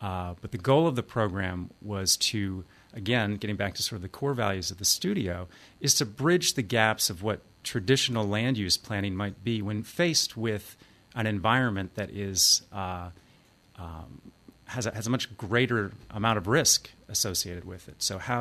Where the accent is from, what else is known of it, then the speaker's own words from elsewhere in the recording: Wilmington, Delaware, United States; I grew up in Wilmington, Delaware.